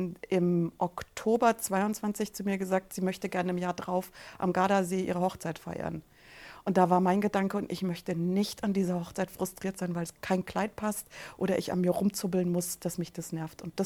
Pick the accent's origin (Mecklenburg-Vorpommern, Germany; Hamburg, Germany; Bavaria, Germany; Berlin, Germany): Bavaria, Germany; Munich; 48 Jahre alt und komme aus München.